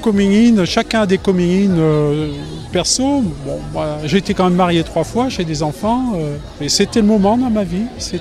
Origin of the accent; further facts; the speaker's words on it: Clermont-Ferrand, Auvergne-Rhône-Alpes, France; Non, je suis de Clermont.